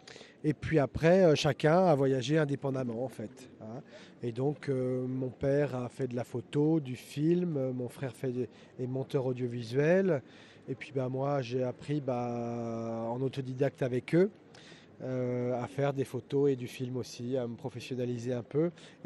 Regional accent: Brittany, France; je suis breton à l'origine.

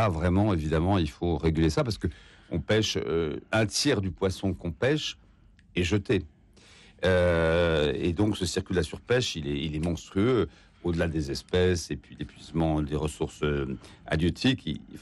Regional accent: France; Bon, nous, on est évidemment parfaits, parce qu'on est français

